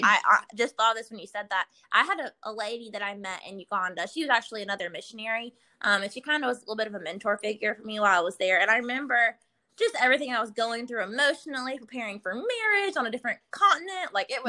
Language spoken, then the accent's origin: English; Charlotte, North Carolina, United States; I grew up in Charlotte, North Carolina, and I actually started out my freshman year at UNC Chapel Hill and ended up transferring to Clemson.